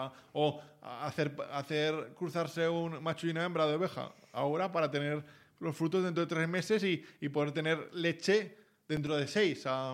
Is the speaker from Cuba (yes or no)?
no; Zaragoza, Aragon, Spain; de pequeño me crié con vacas en casa. Soy de Zaragoza, tenían vacas allí en Zaragoza.